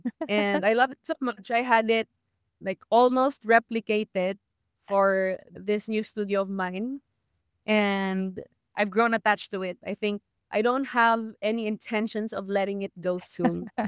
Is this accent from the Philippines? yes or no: yes; Santa Rosa, Calabarzon, Philippines; I'm in Santa Rosa, Paul, though I grew up. So my parents' house is like 50 or 100 meters from the bridge that connects Cabuyao and Santa Rosa, Laguna.